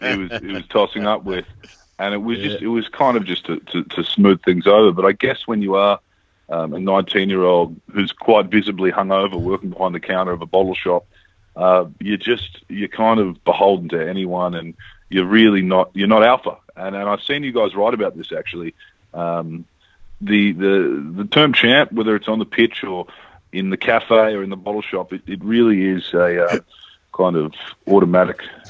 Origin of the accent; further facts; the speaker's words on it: Australia; I think to just say I'm Australian is selling yourself short a bit